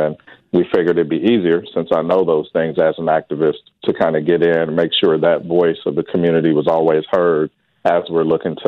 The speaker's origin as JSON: {"language": "English", "town": "Wichita", "region": "Kansas", "country": "United States", "tie": "born or raised there", "said": "Yeah, so I grew up here in Wichita. Actually, most of my life has been in District 1, first around 15th and Fountain, and now over by Wichita State."}